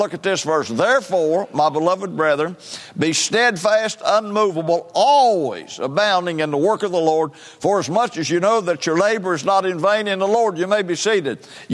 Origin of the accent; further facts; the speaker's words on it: West Virginia, United States; born there; I was born in West Virginia.